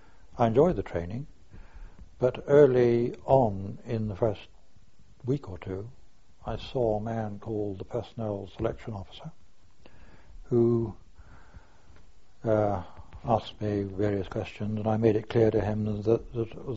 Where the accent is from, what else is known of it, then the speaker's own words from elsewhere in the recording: Farnborough, South East England, United Kingdom; also born or lived in Torquay; I was born in Torquay in 1931 and moved from there to Farnborough in Hampshire in 1938, where my father took up an appointment in the Royal Aircraft Establishment.